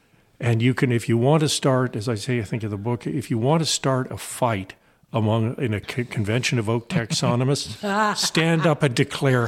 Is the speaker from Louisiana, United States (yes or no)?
no; California, United States; I grew up in California and we had a lot of oaks and there were oaks in my backyard and there were oaks everywhere I went walking and I loved them. And then I came east